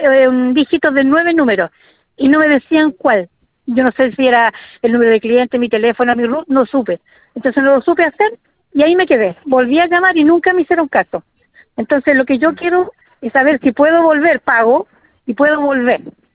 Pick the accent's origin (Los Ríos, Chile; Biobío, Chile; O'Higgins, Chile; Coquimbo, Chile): Coquimbo, Chile; Los Vilos; Y yo soy de Los Vilos, no tengo nada cerca.